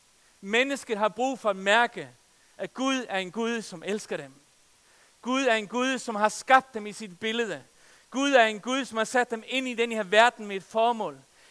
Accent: Faroe Islands; sidst jeg var hjemme på Færøerne

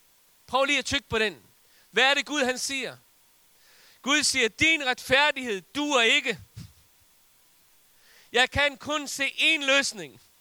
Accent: Faroe Islands; Danish is a second language; Undskyld, jeg er bare færing.

